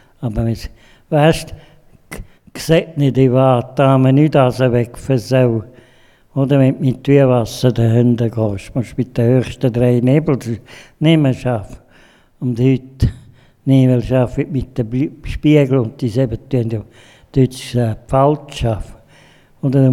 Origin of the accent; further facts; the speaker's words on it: Appenzell Innerrhoden, Switzerland; now in St. Gallen, Switzerland; Ja, ein bisschen daneben draussen, wo die grössten Schlitzohren sind.